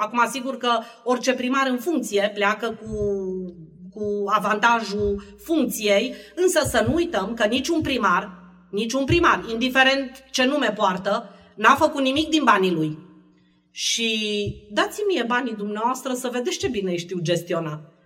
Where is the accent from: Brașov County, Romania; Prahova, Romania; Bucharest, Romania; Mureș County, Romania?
Mureș County, Romania; Târgu Mureș; Eu m-am născut în Iorna Mureș și am crescut aici.